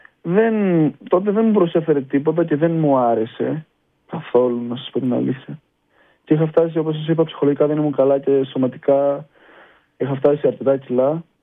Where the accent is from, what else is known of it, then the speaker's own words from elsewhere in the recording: Lefkotopos, Central Macedonia, Greece; Τη διαδρομή πήγαινε έλα από το χωριό μου στις Σέρες για να κάνω τις προπονήσεις